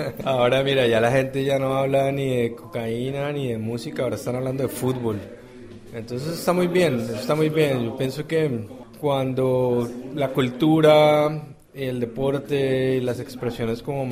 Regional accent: Colombia; Como ponerla en nuestro lenguaje, que somos colombianos del 2014.

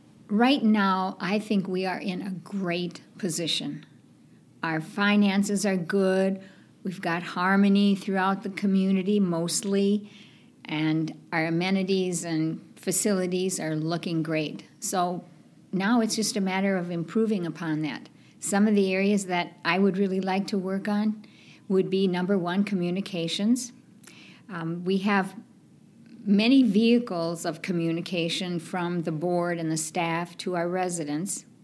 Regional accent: Minnesota, United States; moved away; My husband Steve and I moved here 9 years ago, and needless to say, we love it. We came from Minnesota, so if you saw the weather forecast last week, you know we really love it

